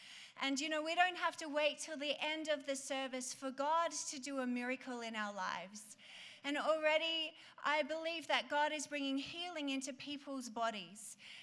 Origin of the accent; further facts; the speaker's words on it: Australia; now in Dallas, United States; You know, growing up in Australia, I'm one of five girls.